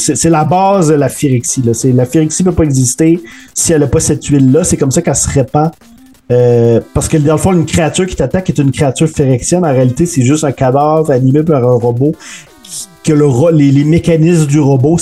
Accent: Quebec, Canada; j'ai rêvé que je marchais sur la plage chez nous à Gaspésie.

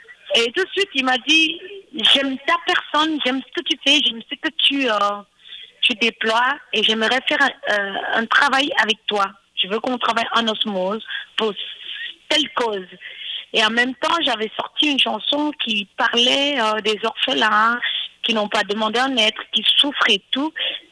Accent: Belgium; moi, je vis en Belgique, j'ai grandi en Belgique, j'ai fait mes études en Belgique.

